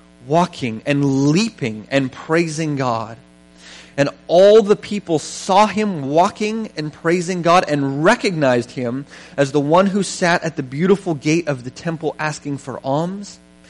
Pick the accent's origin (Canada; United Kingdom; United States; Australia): Canada; Vancouver, British Columbia; But I grew up in Vancouver where you would see people and they would be on the same spot all the time, right?